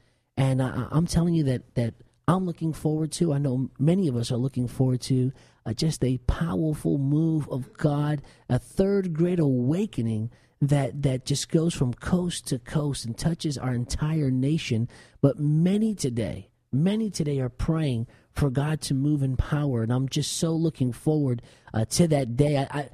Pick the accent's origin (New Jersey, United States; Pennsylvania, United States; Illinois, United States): New Jersey, United States; I was Hispanic growing up in New Jersey